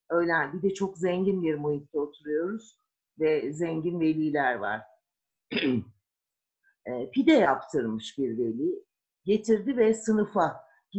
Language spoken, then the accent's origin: Turkish; Ankara, Turkey; Ya hep Ankara'da yaşadım yani. Tam bir apartman çocuğuyum ben. Maltepe'de çocukluğum geçti. Gençliğim Emek. Ondan sonraki tüm yaşamımda Çayyolu.